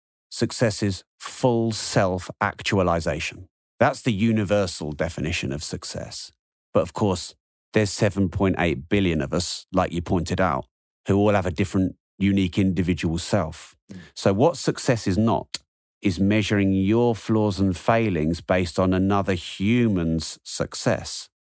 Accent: England, United Kingdom; I'm English

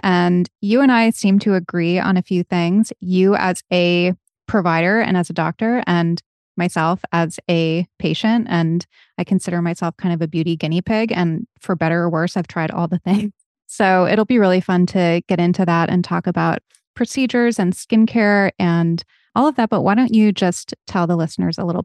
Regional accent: New England, United States; I'm from New England, where in the early 2000s, it was trendy to be as tan as humanly possible.

